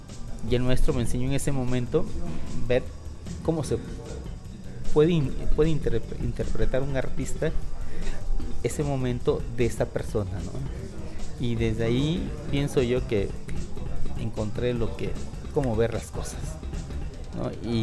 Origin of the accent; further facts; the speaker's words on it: Tehuantepec, Oaxaca, Mexico; now in Oaxaca, Mexico; fue mi niñez ahí en Tehuantepec, pero luego vine a Oaxaca a estudiar arquitectura.